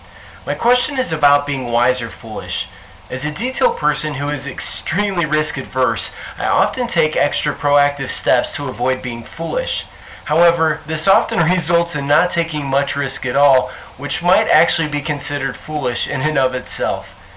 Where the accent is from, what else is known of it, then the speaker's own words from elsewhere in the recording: Fort Wayne, Indiana, United States; I'm from Fort Wayne, Indiana.